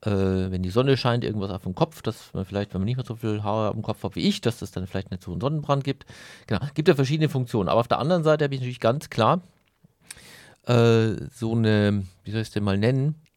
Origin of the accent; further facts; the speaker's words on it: Bavaria, Germany; ich komme ja so aus Bayern ursprünglich